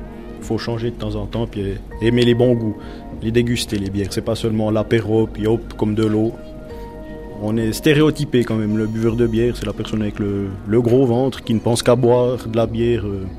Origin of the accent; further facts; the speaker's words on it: Biel/Bienne, Bern, Switzerland; je suis biennois depuis... je suis né à Bienne, j'ai toujours vécu à Bienne, je travaille à Bienne